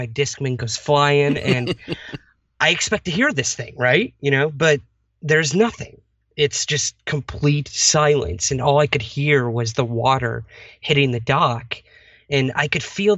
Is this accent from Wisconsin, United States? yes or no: no; Syracuse, New York, United States; interviewing people in my hometown of Syracuse, New York, and kind of just snowballed from there.